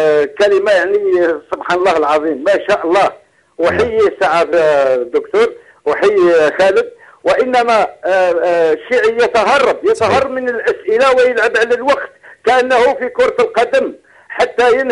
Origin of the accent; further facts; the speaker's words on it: Algeria; هذا من عندي كجزائري